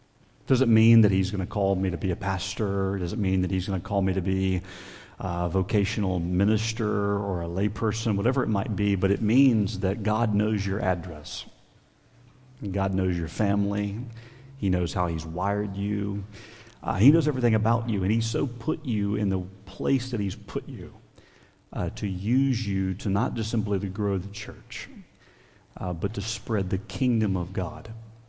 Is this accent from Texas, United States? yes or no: no; Coats, North Carolina, United States; We are from Raleigh, North Carolina. That's about 700 miles down I-95 south. So Coates, North Carolina, just south of Raleigh, Raleigh-Durham area.